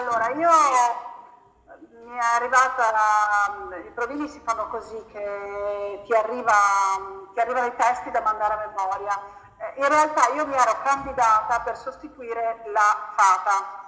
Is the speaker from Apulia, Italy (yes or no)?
no; Bologna, Emilia-Romagna, Italy; Ecco, non ho altro da dire, sono bolognese.